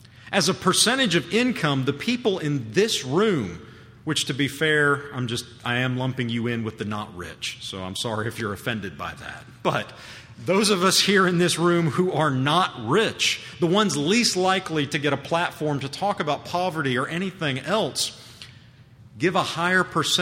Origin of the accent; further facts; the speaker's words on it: Huntsville, Alabama, United States; It's the same hypocrisy that has allowed people, where I grew up in Huntsville, at my grandparents' church at one point